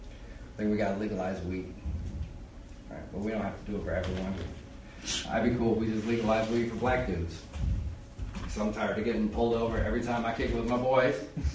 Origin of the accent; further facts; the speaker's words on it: Colorado, United States; I'm originally from Colorado, and the first thing I noticed when I got here is you guys put a lot of extra S's at the end of words.